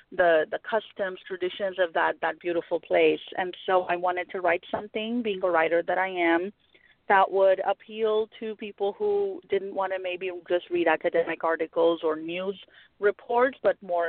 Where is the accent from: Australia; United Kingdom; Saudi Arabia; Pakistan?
Pakistan; moved away as an adult; now in United States; I was born and raised in Pakistan. I came here to the U.S. in my early 20s.